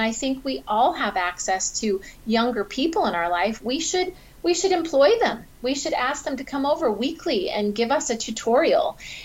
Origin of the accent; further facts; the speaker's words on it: Boise, Idaho, United States; now in Arizona, United States; I'm from Idaho and I moved to Arizona.